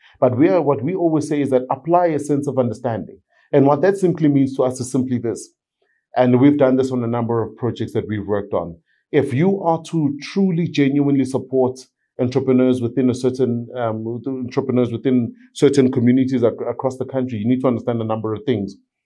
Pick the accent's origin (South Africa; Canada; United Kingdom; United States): South Africa; Tembisa, Gauteng; I remember in one of the communities that I grew up in Tembisa, it's still there today, but dilapidated